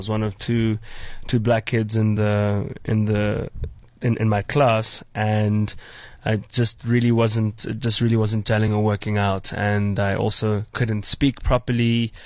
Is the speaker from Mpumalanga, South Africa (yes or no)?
no; Soweto, Gauteng, South Africa; I grew up in Soweto and Protea North, and I was always really, really a handful